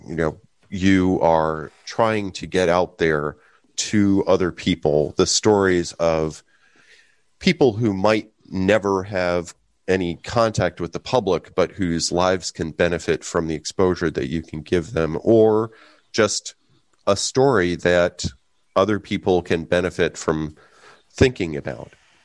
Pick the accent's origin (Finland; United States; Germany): United States; Chicago, Illinois; growing up in Chicago with a lot of contact with the near west suburbs, since I lived on the far west side